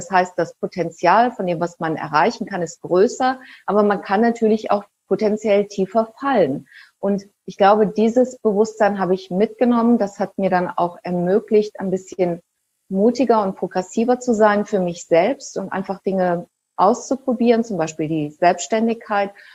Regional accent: Germany; ich bin ja auch in Deutschland groß geworden

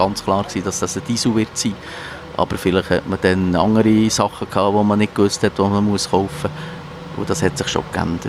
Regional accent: Oberburg, Bern, Switzerland; also born or lived in Rüschegg / Rinkenberg; Also ich bin da von Rüschegg über Rinkenberg auf Oberburg gekommen. Ich bin die erste Klasse auf Oberburg gekommen.

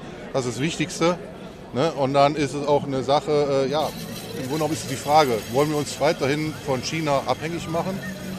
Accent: Duisburg, North Rhine-Westphalia, Germany; Wir kommen aus Duisburg.

